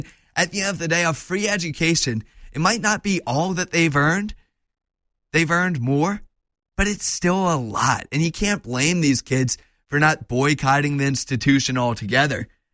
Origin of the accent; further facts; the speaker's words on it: New Orleans, Louisiana, United States; I remember when I was a kid, I grew up in Uptown New Orleans.